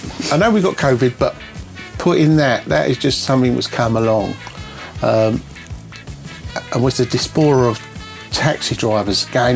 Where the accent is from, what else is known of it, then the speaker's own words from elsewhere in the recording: Ireland; Not anglais, not English, not English, I'm Irish.